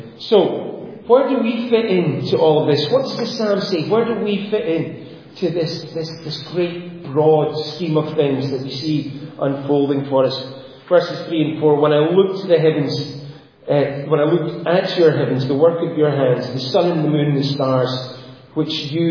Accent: Glasgow, Scotland, United Kingdom; now in Inverness, United Kingdom; I grew up in Glasgow, which is a city probably the same sort of size as Adelaide.

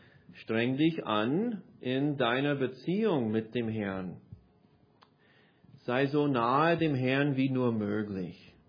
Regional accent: Vienna, Austria; weil ich so viele positive und schöne Erinnerungen hatte von meiner Kindheit in Wien

